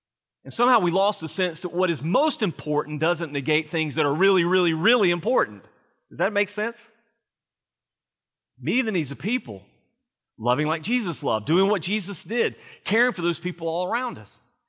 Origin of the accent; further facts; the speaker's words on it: Liverpool, North West England, United Kingdom; when I was just a lad in my hometown in Liverpool